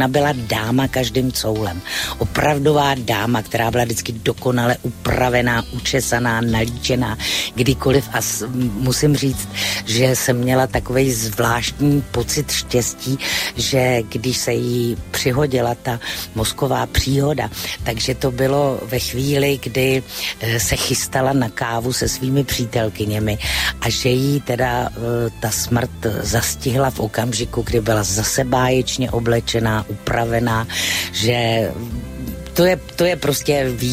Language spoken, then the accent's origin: Czech; Prague, Czechia; já jsem z Letné, z Pavlače a moje babička s dědou třeba přesně takhle mluvili takovou tou špatnou praštinou